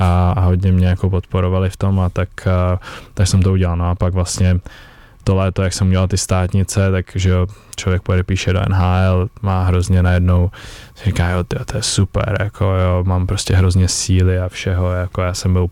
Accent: Prague, Czechia; tím jsem tady z Prahy

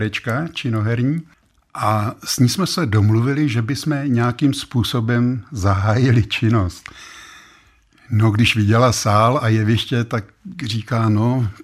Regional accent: Děčín, Ústí nad Labem Region, Czechia; No rodák, já jsem se narodil v Děčíně, ty se sem od svého narození.

